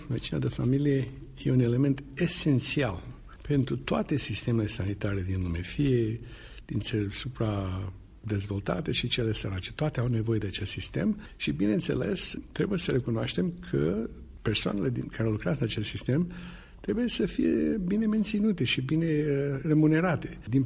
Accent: Romania; îmi face o deosebită plăcere de a o face în țara mea natală și în acest an al Unirii.

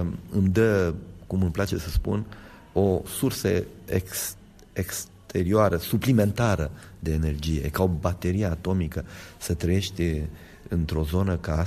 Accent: Orăștioara de Sus, Hunedoara County, Romania; satul meu, pe Orăștioara de Sus, se va înfrățit cu satul președintelui societății din Moldova

